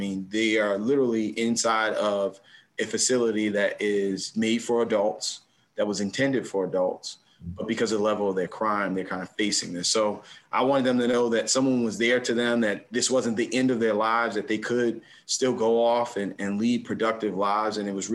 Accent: Baltimore, Maryland, United States; but I'm from Northeast Baltimore. That's where, you know, I was born and raised. And I tell folks all the time, I grew up in a 3-bedroom Northeast Baltimore row house with 6 women.

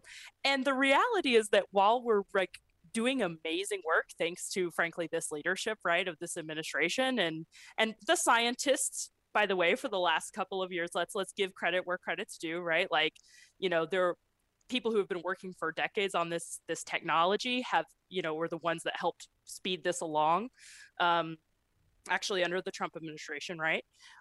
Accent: Tennessee, United States; Rick, I'm from Tennessee, okay?

